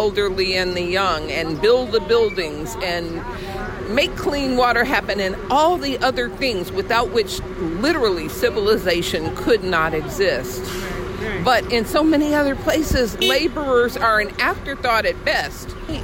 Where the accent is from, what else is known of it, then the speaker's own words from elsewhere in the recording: Oklahoma City, Oklahoma, United States; I'm from Oklahoma City, Oklahoma.